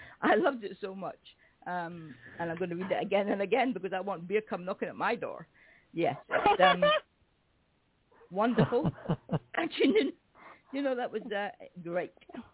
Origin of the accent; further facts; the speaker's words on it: Scotland, United Kingdom; accent: Scottish-Spanish; Somebody's laughing at my accent, I see. Scottish-Spanish accent doesn't sound so good.